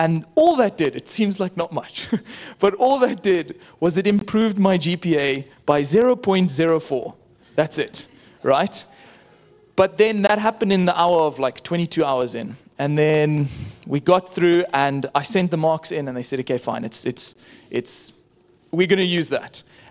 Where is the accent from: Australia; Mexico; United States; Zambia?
Zambia; now in Ireland; I'm from Zambia, not Germany. But, I have the beautiful privilege of growing up there, but long story short, God really blessed me with the opportunity to go study in Ireland. And so I've been studying electrical engineering in Ireland for the last 2 years or so.